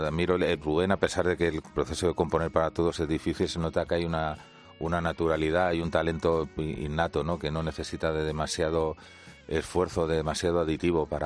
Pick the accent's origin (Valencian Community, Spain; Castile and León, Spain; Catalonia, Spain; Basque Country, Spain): Catalonia, Spain; Barcelona; born there; now in Madrid, Spain; yo soy un madrileño nacido en Barcelona o un catalán que vive en Madrid.